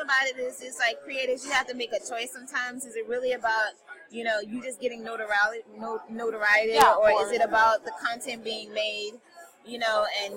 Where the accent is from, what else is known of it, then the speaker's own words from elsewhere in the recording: South Carolina, United States; You know, I put on a campaign down where I'm from South Carolina